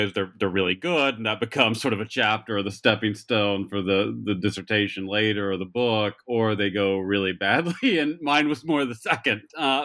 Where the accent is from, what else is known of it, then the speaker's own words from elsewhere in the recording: Lubbock, Texas, United States; Yeah, I'm from Lubbock, Texas originally, and went to the University of Dallas for my BA